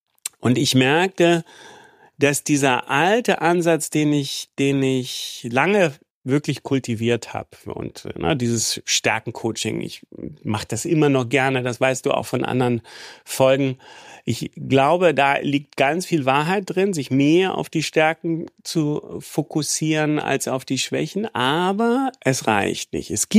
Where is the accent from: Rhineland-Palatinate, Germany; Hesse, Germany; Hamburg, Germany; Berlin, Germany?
Hamburg, Germany; Ich bin ja in Hamburg aufgewachsen